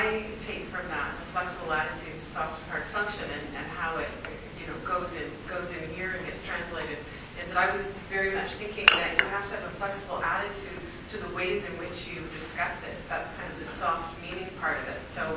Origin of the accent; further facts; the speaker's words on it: Ottawa, Ontario, Canada; I grew up in Ottawa, and Ottawa has a greenbelt